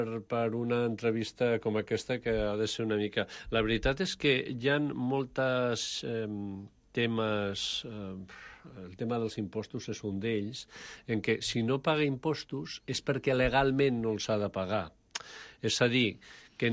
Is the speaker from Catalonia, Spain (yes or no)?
yes; Mataró, Catalonia, Spain; also born or lived in Huesca; Jo m'he criat a Mataró. Jo m'he criat a Mataró, he nascut a Huesca, m'he criat a Mataró, he viscut per tot Espanya i tal. No? Si d'algun lloc soc, és de Mataró.